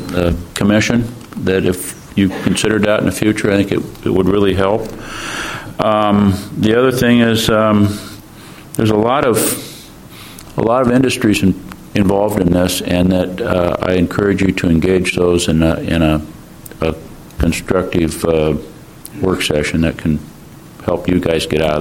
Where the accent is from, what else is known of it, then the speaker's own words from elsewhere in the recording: Astoria, Oregon, United States; I'm from Astoria. I have a processing plant.